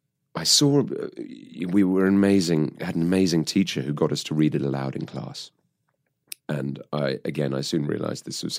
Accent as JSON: {"language": "English", "region": "South East England", "country": "United Kingdom", "tie": "born or raised there", "said": "I grew up just outside of London."}